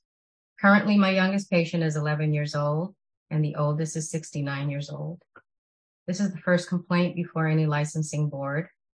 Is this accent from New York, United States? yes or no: yes; Bronx, New York, United States; I am from the Bronx in New York City. In 2011, I came to St. Carlos as I heard of the Wellness Center through my doctoral training program.